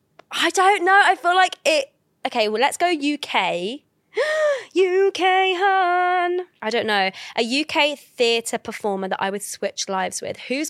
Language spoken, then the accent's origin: English; Australia; Yes, I'm Australian.